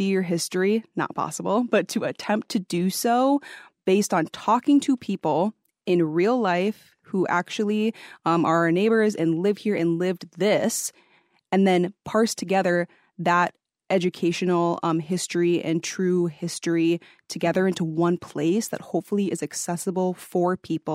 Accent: Eau Claire, Wisconsin, United States; also born or lived in Chippewa Falls; I grew up in Eau Claire. I was born in Chippewa Falls. I grew up in Eau Claire. I went through the school district here, graduated from high school here before I went to college in another state.

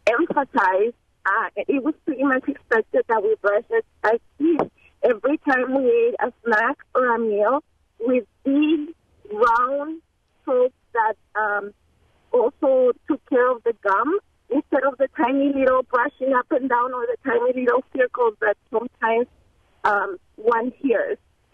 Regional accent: Mexico; moved away; It reminds me of growing up in Mexico.

